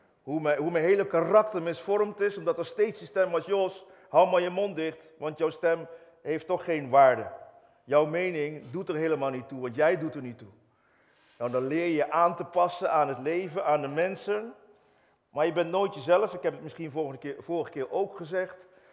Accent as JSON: {"language": "Dutch", "region": "North Brabant", "country": "Netherlands", "tie": "born there", "said": "Ik ben in Brabant geboren, katholiek."}